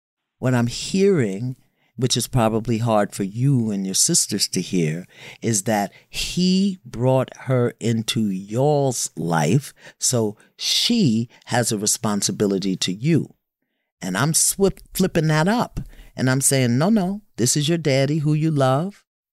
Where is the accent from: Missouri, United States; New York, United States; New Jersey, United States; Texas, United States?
New York, United States; Brooklyn; I come from Brooklyn. I'm bold like that.